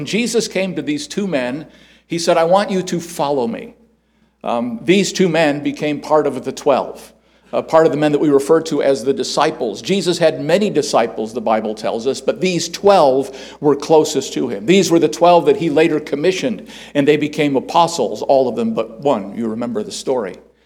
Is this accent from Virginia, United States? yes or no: no; Chicago, Illinois, United States; I was originally from Chicago, so we made our way out west.